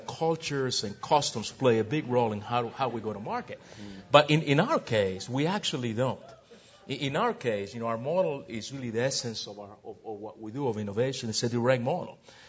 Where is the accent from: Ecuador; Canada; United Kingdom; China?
Ecuador; now in United States; If I could just add a personal experience here, I immigrated from Ecuador, South America, back in 1974. And as I did in Ecuador, every morning, twice a week, I would take the trash out.